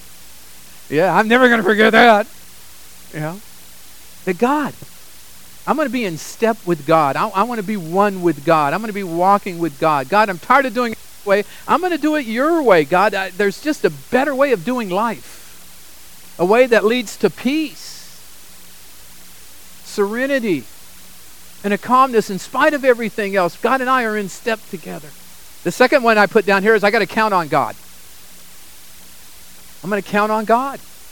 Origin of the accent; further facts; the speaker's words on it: Sacramento, California, United States; I grew up in Sacramento, and we'd go to San Francisco